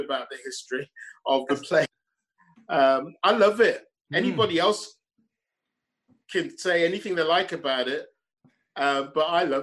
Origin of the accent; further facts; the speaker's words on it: Wolverhampton, West Midlands, United Kingdom; Well, I went to schools that were very multicultural.